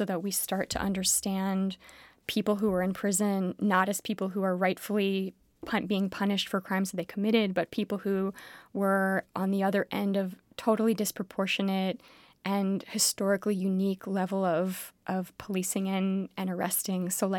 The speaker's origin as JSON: {"language": "English", "town": "Philadelphia", "region": "Pennsylvania", "country": "United States", "tie": "born or raised there", "said": "I mean, I grew up in Philly, so like I already was listening to hip hop"}